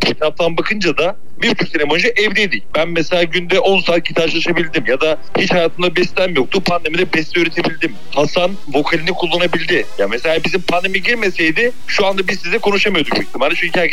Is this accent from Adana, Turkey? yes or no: no; Erzincan, Turkey; Ben Erzincanlıyım.